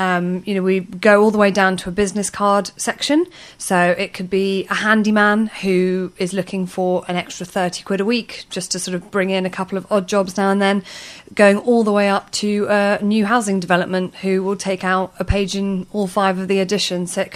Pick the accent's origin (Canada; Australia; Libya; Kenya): Kenya; I was born and raised in Kenya.